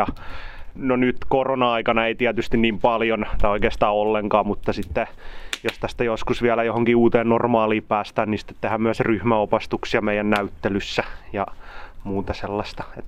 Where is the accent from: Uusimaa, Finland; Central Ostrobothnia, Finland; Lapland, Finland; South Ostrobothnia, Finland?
Uusimaa, Finland; Helsinki; Mä oon alun perin Helsingistä kotoisin, että aika pitkälle on helsinkiläispoika päätynyt